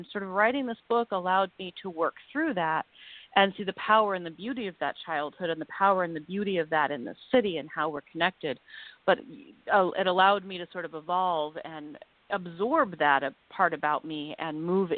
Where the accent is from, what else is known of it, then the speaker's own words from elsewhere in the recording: New York, United States; coming here from New York, how do you go from being a New Yorker to a new anything else?